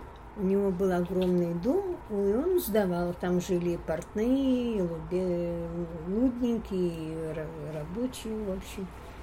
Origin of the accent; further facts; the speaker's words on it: Khmelnytskyi Oblast, Ukraine; born there; Сама я родилась на Украине. Было название местечки Ланскарун.